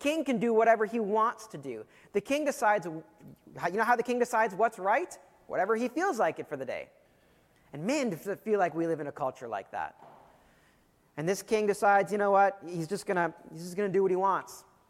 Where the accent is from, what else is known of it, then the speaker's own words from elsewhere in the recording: Canada; I'm Canadian.